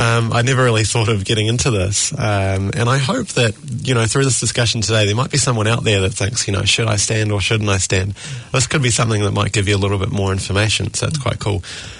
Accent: West Auckland, Auckland, New Zealand; I was born and raised in West Auckland. I went to Kelston Boys High School

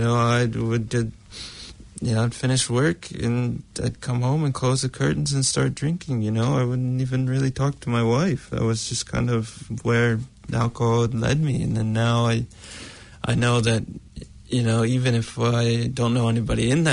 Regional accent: United States; I'm American

